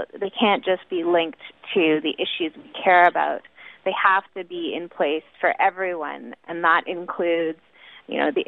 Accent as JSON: {"language": "English", "country": "Canada", "said": "As a lawyer and a policy staff that works directly on policing and protest in Canada, my home country"}